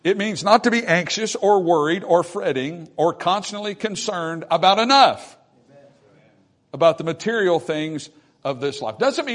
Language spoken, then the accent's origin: English; United States; We're Americans. Well, I am. I'm an American. I'm still remotely proud of that.